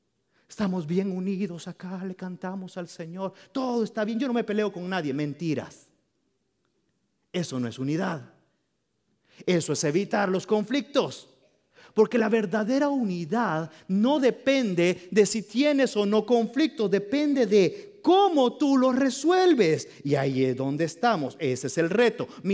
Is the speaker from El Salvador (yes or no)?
yes; El Salvador; Yo soy del Salvador, pero los tacos llegaron a ser parte mía también.